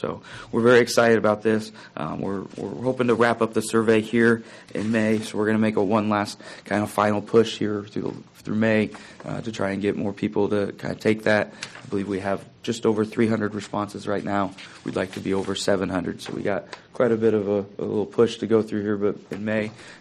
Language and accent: English; York, Nebraska, United States; also born or lived in Indianapolis / Maine / Chicago; I come from York County, Nebraska, born and raised. Went to the university, spent some time outside of Nebraska working in Indianapolis and Maine, and then in just outside of Chicago as well for a time, and then found my way back to York.